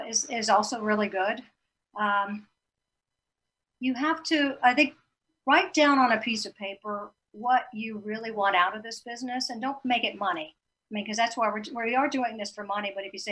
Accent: Louisiana, United States; town in Louisiana. So they were making paper. So they were growing the pine trees. So I'm helping my hometown.

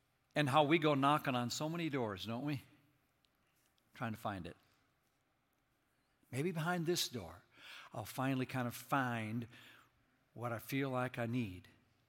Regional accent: Minneapolis, Minnesota, United States; I'm thinking now of the one I did some growing up in Minneapolis.

